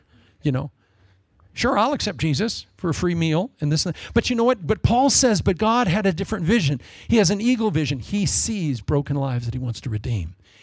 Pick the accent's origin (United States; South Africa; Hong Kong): United States; Ankeny, Iowa; when I grew up in Ankeny